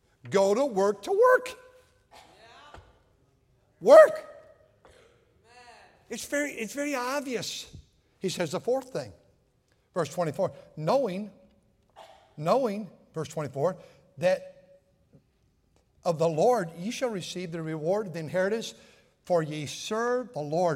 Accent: United States; That's the environment we grew up in America right here.

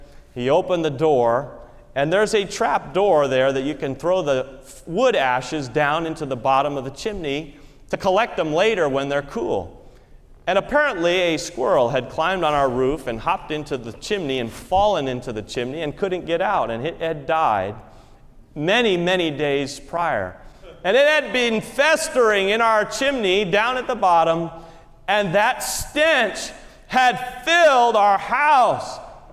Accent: Connecticut, United States; As a boy, I grew up in Connecticut. My parents, they had a nice home. It was a very simple home, but we lived on a circle in Connecticut.

